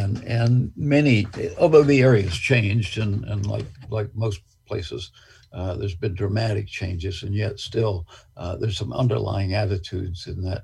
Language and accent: English; Florida, United States; moved away as an adult; Matt Gaetz represents the congressional district where I grew up in Northwest Florida.